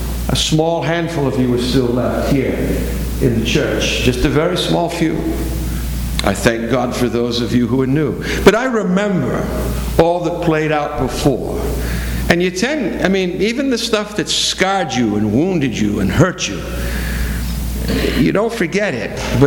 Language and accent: English; Boston, Massachusetts, United States; I grew up in Boston. I grew up surrounded by my Welsh family. I grew up in a city that rooted for the right teams.